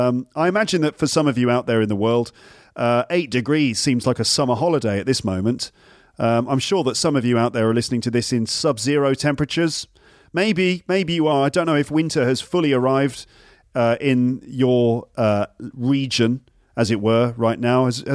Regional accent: United Kingdom; I'm British.

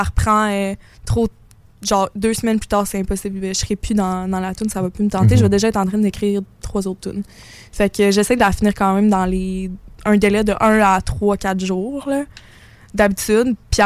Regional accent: Montmagny, Quebec, Canada; now in Quebec City, Canada; Je suis originaire de Montmagny, maintenant à Québec.

